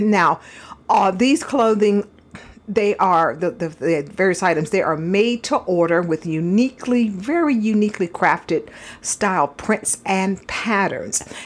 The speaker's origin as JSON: {"language": "English", "region": "Texas", "country": "United States", "said": "because I'm originally from Texas, and so I love denim and fringe and all"}